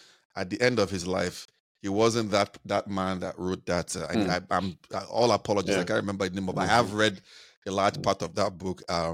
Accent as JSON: {"language": "English", "region": "Lagos", "country": "Nigeria", "tie": "born there", "said": "I was born in Lagos. I look at myself as a Lagosian, similar to the bone. My parents are both from Enugu, yes, 100%."}